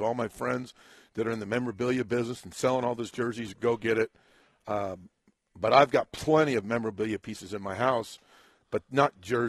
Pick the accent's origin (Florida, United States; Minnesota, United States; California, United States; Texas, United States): California, United States; La Jolla; I'm from La Jolla, California, and you're from Chula Vista, San Diego.